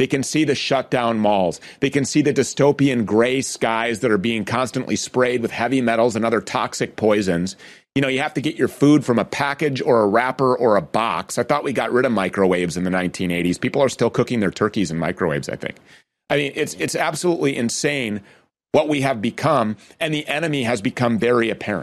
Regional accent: United States; And being an American growing up in America

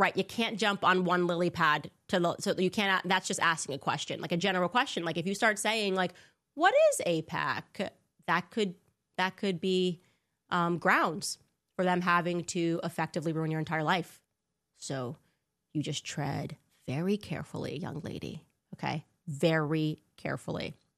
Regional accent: Connecticut, United States; I say Nevada. I'm from Connecticut.

